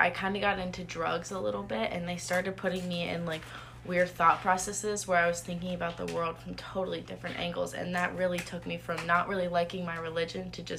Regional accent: York, Pennsylvania, United States; York. It's like an hour and a half south of Philly.

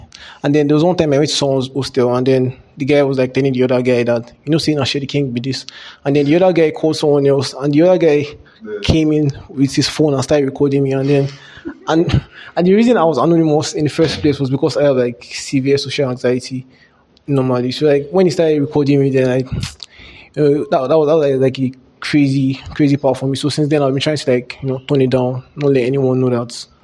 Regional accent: Benue, Nigeria; I'm from Benue State, yeah. I come from a place where Idoma, we speak Idoma there

